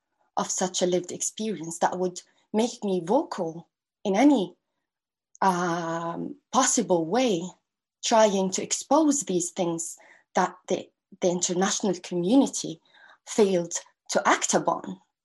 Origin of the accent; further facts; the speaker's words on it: Gaza, Gaza Strip, Palestine; And I grew up in Gaza, in the world's largest open air prison that was made as such due to these colonial borders that separated us from our original lands